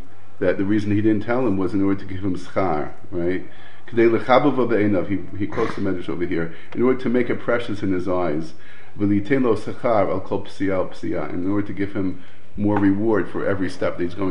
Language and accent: English; New York, United States; I'm from New York, you know. I'm. It's totally in my bones, right?